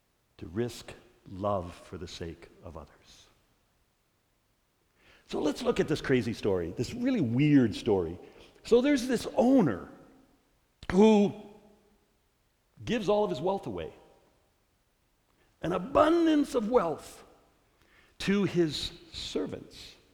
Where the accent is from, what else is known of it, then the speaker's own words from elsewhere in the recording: Minnesota, United States; accent: Minnesota; even though you all make fun of me the way I say bag, but I'm from Minnesota and I've tried to change it and it's just the way it is.